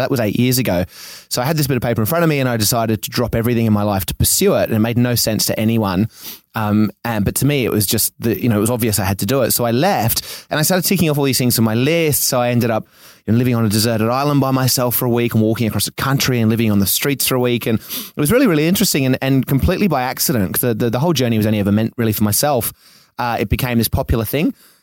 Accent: Australia; But I'm from Australia. So I just thought I'll come here.

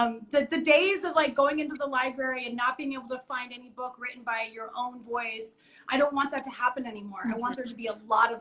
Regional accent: Denver, Colorado, United States; and I come from Denver, Colorado. I don't come from any connections in publishing.

